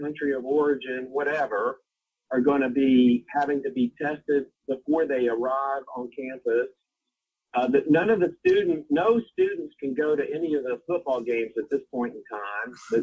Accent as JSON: {"language": "English", "region": "Virginia", "country": "United States", "tie": "born or raised there", "said": "The whole mask thing, I mean, go to my hometown. We have a farm down there, and I go down there, and so it's in the rural part of Virginia."}